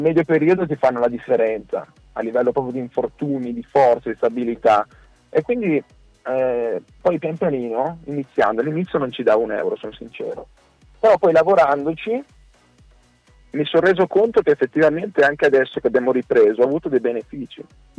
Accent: Liguria, Italy; essendo ligure

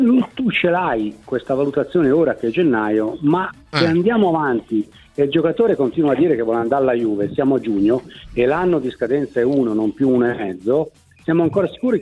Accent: Florence, Tuscany, Italy; io sono Fiorentino

